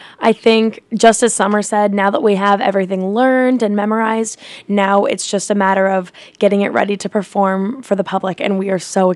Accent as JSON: {"language": "English", "town": "Anchorage", "region": "Alaska", "country": "United States", "said": "I'm also from Anchorage."}